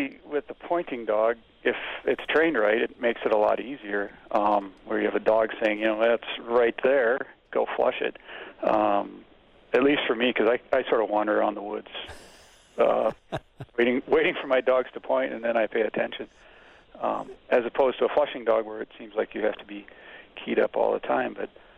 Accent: Iowa, United States; a friend of mine named Phil Costigan, who we grew up together in Iowa, playing baseball

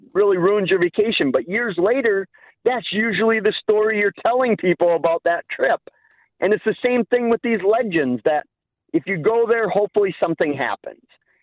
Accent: Eau Claire, Wisconsin, United States; One place I haven't been for about 5 or 6 years is outside of my hometown of Eau Claire

